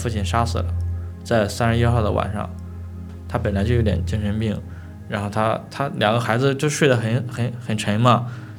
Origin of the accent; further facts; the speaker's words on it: Dangshan, Anhui, China; 我出生在那个苏鲁豫皖4省交界处的一个县城，叫砀山县。中国北方的那种平原上的农村啊是一样的，包括那个房屋的建筑啊，那个村子的构造，然后那个村子外面全都是土地，那个田地围绕着这些东西，一马平川。